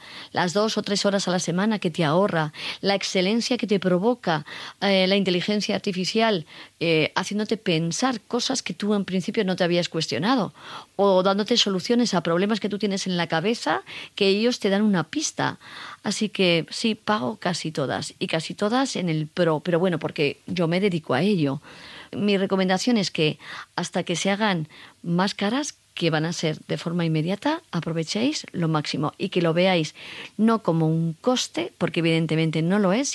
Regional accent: Cuenca, Castilla-La Mancha, Spain; moved away as an adult; now in Madrid, Spain

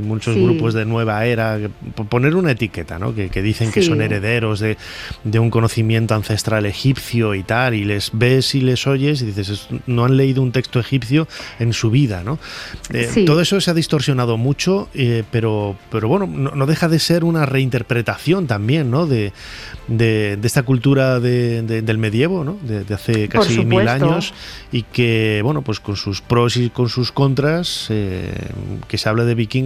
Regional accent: León, Castile and León, Spain; Yo que soy de León, yo recuerdo hace muchísimos años cuando tuve noticia de que los vikingos habían llegado a León

